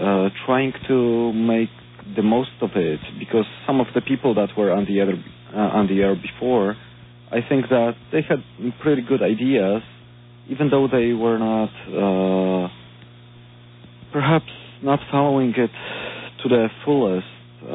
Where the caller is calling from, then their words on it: Union, New Jersey, United States; I am calling from New Jersey. … I'm calling from Union.